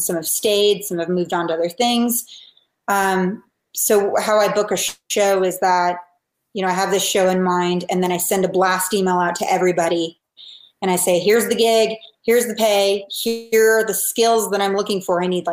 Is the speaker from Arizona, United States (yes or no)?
no; Seattle, Washington, United States; also born or lived in Atlanta, United States; I'm not from Atlanta originally. I wasn't raised there. I was raised in Seattle. So being a Pacific Northwesterner